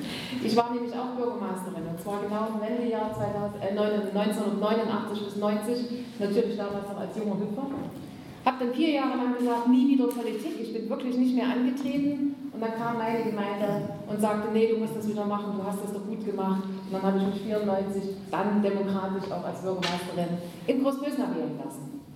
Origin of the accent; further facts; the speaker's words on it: Saxony, Germany; ich bin aus der Leipziger Region. Dort, wo wir also die Braunkohletagebauer hatten, im Süden von Leipzig, 13 verschiedene Tagebauer